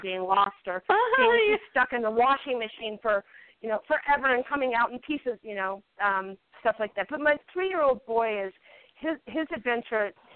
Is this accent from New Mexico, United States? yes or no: yes; Santa Fe, New Mexico, United States; My hometown is Santa Fe, New Mexico.